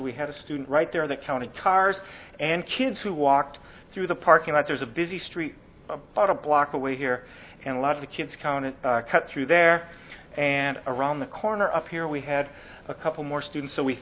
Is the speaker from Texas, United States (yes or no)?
no; Minnesota, United States; I'm from Minnesota. It was not inclement.